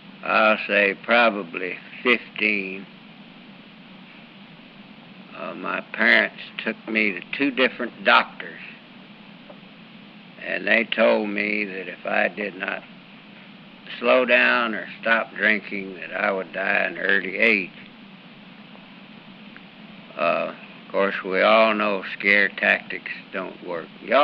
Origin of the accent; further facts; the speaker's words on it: Nogales, Arizona, United States; I was a minority, and I was raised in Nogales, Arizona, and 85% of our student body was Mexican. It's right on the Mexican border